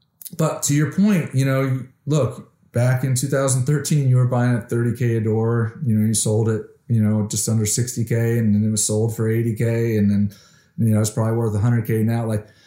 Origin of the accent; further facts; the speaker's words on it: Connecticut, United States; also born or lived in South Florida; now in Dallas, United States; so I'm an East Coast guy. I grew up in Connecticut. I lived in South Florida for like 14 years, and I've been in the Dallas market now for 11.